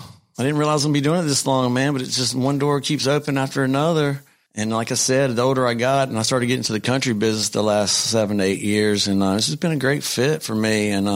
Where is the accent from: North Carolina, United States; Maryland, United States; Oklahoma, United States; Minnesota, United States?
North Carolina, United States; I'm from North Carolina, so it had to be